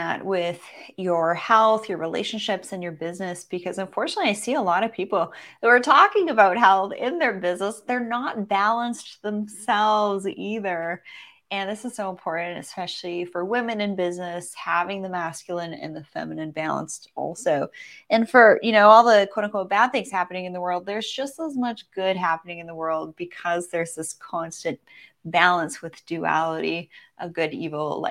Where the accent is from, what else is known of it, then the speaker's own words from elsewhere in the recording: British Columbia, Canada; we're actually both from the southwest coast of Canada. David's from Vancouver. I'm from Vancouver Island.